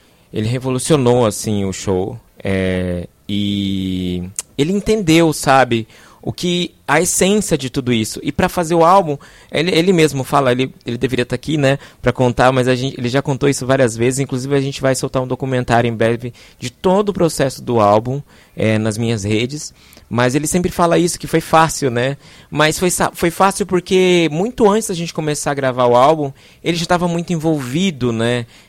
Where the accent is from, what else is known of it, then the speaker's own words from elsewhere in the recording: Corumbá, Mato Grosso do Sul, Brazil; que foi em Corumbá, que é uma cidade que eu tenho muito, muito carinho, onde eu nasci, fui criado lá durante muitos anos.